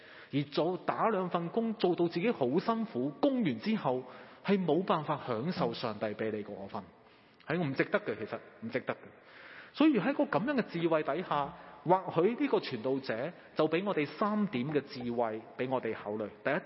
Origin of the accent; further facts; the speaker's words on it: Tuen Mun, New Territories, Hong Kong; 我由小到大在屯门长大，